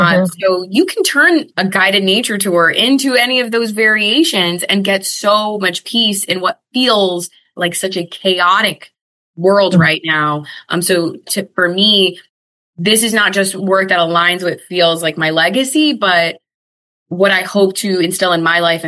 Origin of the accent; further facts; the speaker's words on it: New Jersey, United States; also born or lived in Puerto Rico; when I was a kid, I grew up in New Jersey or spent my, you know, summers in Puerto Rico where you're outside.